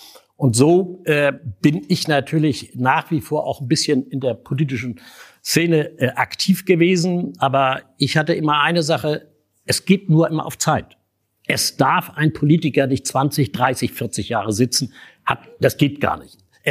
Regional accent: Schleswig-Holstein, Germany; now in Stendal, Germany; Ich komme ja eigentlich aus Schleswig-Holstein, lebe mittlerweile in Stendal. Das ist 60 Kilometer nördlich von Magdeburg.

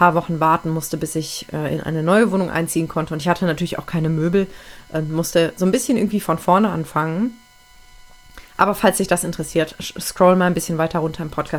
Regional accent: Aachen, North Rhine-Westphalia, Germany; moved away as an adult; dann bin ich einige Monate später sogar weggezogen, habe meine Heimat verlassen, weil meine Partnerin über 700 Kilometer von meiner Heimatstadt Aachen entfernt wohnt

